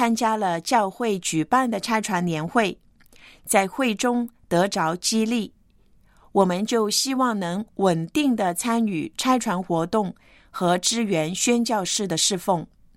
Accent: Hong Kong; 由于生活的环境，我从小就认识不少在香港土生土长的南亚裔的居民，但是正如很多香港人一样，我对这个群体的感觉始终觉得他们是外族人

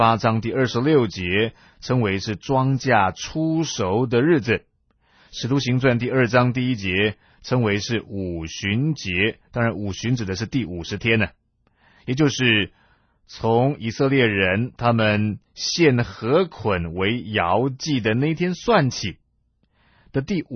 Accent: China; 我在想，我们中国人过年会大扫除，大扫除好像也是一种除酵

